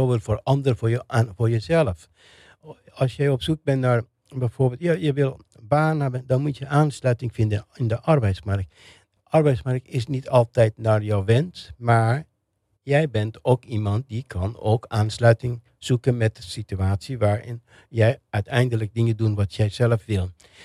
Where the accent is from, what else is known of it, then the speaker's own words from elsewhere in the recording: Iran; now in Netherlands; Toen ik in Iran was, dacht ik alleen maar, nou ja, ik ben een Iraanse. Maar in de loop van tijd, denk ik, ben ik Iraanse, maar ook net zo goed niet-Iraanse.